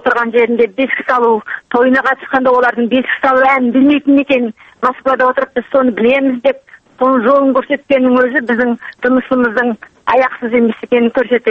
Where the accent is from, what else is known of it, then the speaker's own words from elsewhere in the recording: Taraz, Jambyl Region, Kazakhstan; born there; Бұл кітабымды мен туған жерім Тараз қаласының туыстары